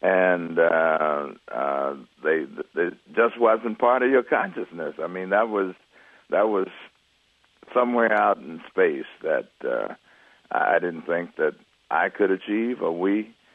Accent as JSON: {"language": "English", "town": "Little Rock", "region": "Arkansas", "country": "United States", "tie": "born or raised there", "said": "Well, it again goes back to growing up in Little Rock."}